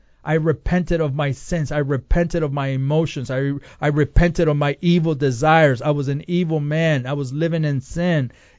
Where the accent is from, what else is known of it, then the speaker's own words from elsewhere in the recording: Los Angeles, California, United States; I grew up in East L.A., California.